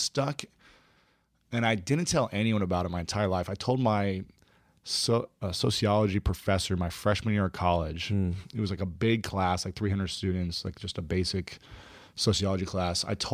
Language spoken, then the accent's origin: English; Ohio, United States; Yeah. Ohio.